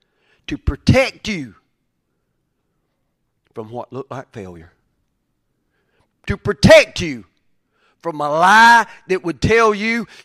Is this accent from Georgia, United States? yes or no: yes; Corinth, Georgia, United States; They're from Draketown. I'm one step up. I'm from Corinth.